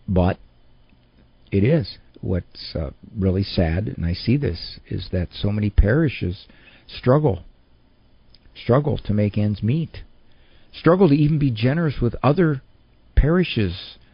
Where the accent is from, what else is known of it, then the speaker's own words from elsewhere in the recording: Ohio, United States; There's a parish in my hometown called St. Joseph's. Spectacularly beautiful parish. Big, big parish. At one time in the 60s, it was the largest elementary school in Stark County, Ohio.